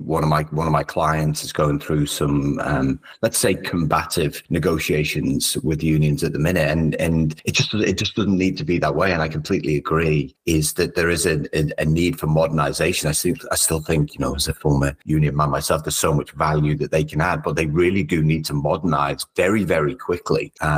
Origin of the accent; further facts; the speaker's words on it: Liverpool, North West England, United Kingdom; I grew up in Liverpool in the UK. It's a very working class city, highly unionized workforce.